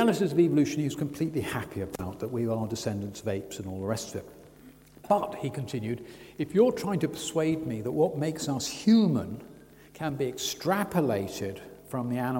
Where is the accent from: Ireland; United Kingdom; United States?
United Kingdom; Wimbledon, London; also born or lived in Raynes Park; I spent a lot of time there when I was brought up in Wimbledon and Raynes Park.